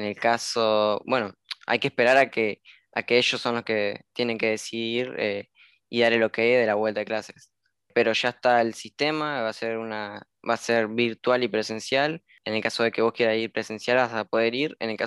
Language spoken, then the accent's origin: Spanish; Concordia, Entre Ríos, Argentina; now in Concordia, Argentina; Actualmente estoy en Concordia, en mi ciudad natal.